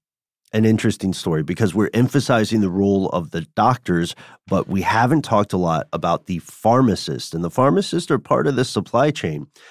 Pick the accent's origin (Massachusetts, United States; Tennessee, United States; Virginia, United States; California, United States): Tennessee, United States; accent: Tennessee; this is tough for my Tennessee accent, the so-called pill mills.